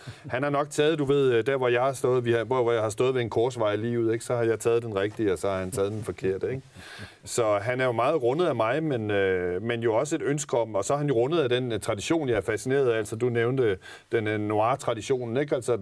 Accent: Copenhagen, Capital Region of Denmark, Denmark; der trækker jeg jo på mine egne erfaringer som københavner

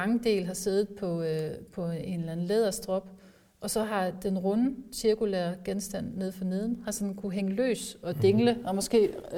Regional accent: Jelling, Region of Southern Denmark, Denmark; Nå, jeg er fra Jelling, ja.

